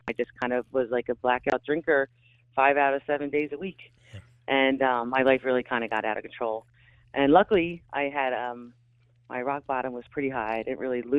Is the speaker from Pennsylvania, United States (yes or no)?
yes; Conshohocken, Pennsylvania, United States; I did. Conshohocken.